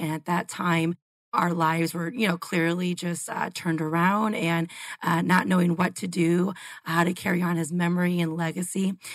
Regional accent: Chicago, Illinois, United States; now in Phoenix, United States; I'm also not from born and raised in Arizona. I'm from Chicago.

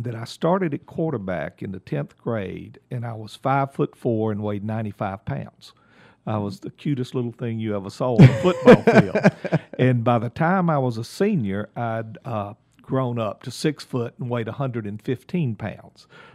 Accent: Columbia, South Carolina, United States; Growing up in the South, I'm from Columbia, South Carolina, out in the country of Columbia. In the 50s and 60s, there wasn't a lot to do other than be involved in sports.

